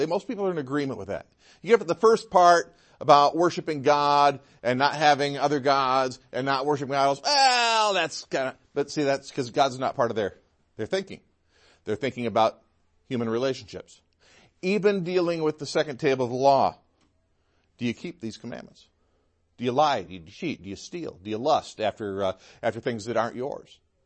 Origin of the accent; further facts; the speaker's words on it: Midwest, United States; also born or lived in South, United States; Growing up in the Midwest, having lived in the South, there's enough background in those two parts of the country